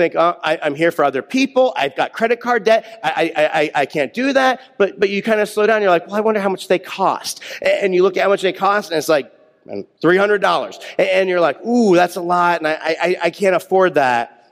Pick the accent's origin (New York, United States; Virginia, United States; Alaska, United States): New York, United States; Buffalo; I'm from Buffalo, New York.